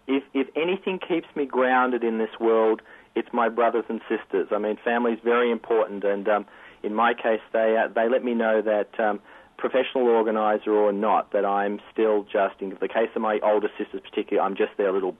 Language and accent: English; Australia; accent: Australian; moved away; I jokingly say I'm from Alabama with this accent, but you nailed it. It's Australia.